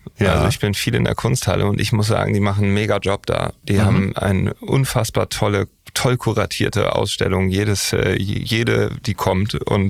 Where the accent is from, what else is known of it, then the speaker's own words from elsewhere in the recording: Bergedorf, Hamburg, Germany; Also ich bin ja aus Bergedorf, also genau genommen aus Boberg. Da weiß ich gar nicht, ob man richtig sagen kann, Hamburg.